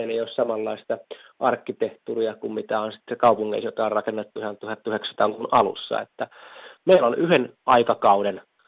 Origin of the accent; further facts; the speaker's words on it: Kouvola, Kymenlaakso, Finland; also born or lived in Helsinki; Helsingissä kävin syntymässä, mutta lapsuuteni ja nuoruuteni on saanut viettää Kouvolassa ja niin kuin Kouvolan niin kuin nykyisen Kouvolan keskustan alueella on käynyt kouluja ja Kuusankoskella lukion ja lapsuuden kesät viettänyt tuolla Jaalassa ja nykyisin mökkeille Valkealassa.